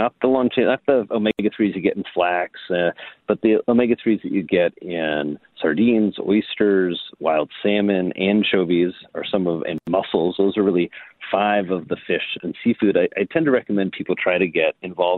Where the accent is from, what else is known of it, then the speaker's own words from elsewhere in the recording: Indiana, United States; I grew up in Indiana. I'm a farm boy.